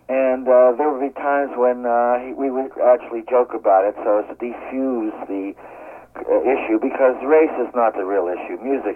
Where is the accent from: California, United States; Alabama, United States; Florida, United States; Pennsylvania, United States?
Pennsylvania, United States; Pittsburgh; now in New York, United States; I was born and raised in Pittsburgh, you see, and I graduated from Carnegie Institute there with the bachelor's.